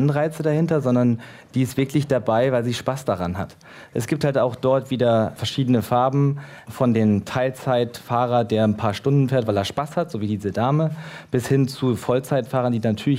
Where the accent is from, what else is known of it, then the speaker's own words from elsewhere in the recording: Germany; Ich bin Deutscher, ich möchte genauso, dass unsere Werte hier auch verankert sind.